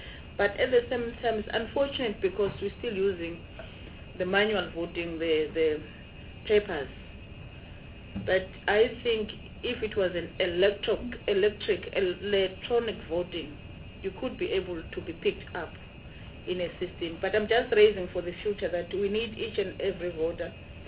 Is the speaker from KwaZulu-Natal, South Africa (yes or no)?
no; Mpumalanga, South Africa; I'm from Mpumalanga